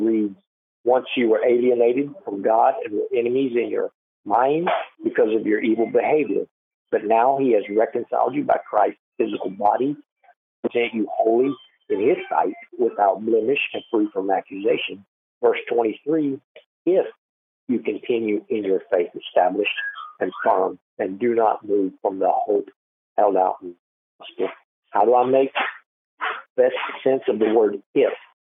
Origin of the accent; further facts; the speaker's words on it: Oklahoma, United States; I'm from Oklahoma.